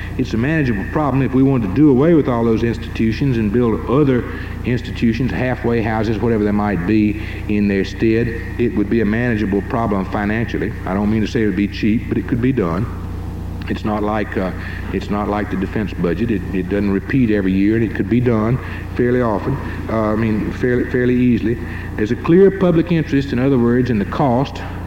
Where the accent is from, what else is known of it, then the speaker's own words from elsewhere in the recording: the South, United States; I'm a Southerner, I spent most of my life in the South, and I'm very keenly attuned to racial things